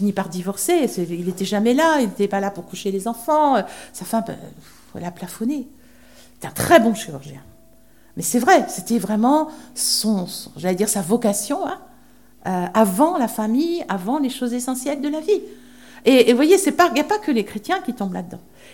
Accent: Rouen, Normandy, France; puisque moi, je viens de Rouen

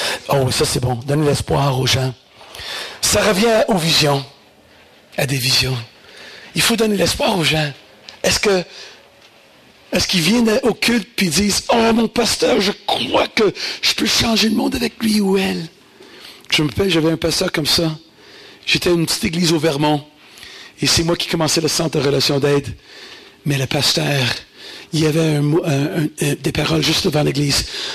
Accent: Montreal, Quebec, Canada; J'ai commencé... à Montréal, ma ville natale, en français et en anglais.

